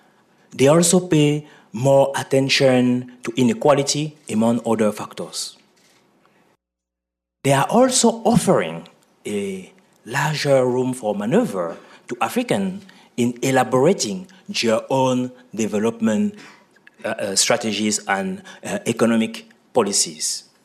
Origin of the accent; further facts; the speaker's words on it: Cameroon; I was born in Cameroon. So, I have experienced firsthand the transformation going into the continent. How I grew up during the structural adjustment period.